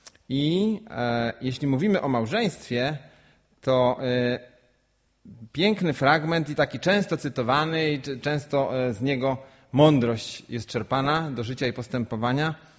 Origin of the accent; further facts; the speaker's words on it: Janikowo, Kuyavian-Pomeranian Voivodeship, Poland; Jak wiecie, jestem z Janikowa.